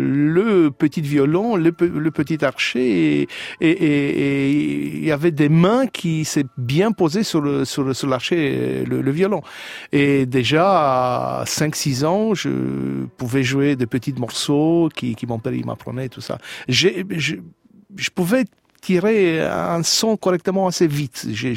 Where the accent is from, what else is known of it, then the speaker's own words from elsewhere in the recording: Bucharest, Romania; Si, je suis né là-bas, à Bucarest, en Roumanie, oui.